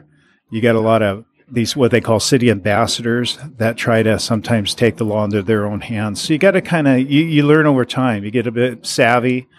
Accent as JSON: {"language": "English", "town": "Seattle", "region": "Washington", "country": "United States", "tie": "born or raised there", "said": "I was up in Seattle preaching one time the gospel. It's my hometown, Seattle, Washington."}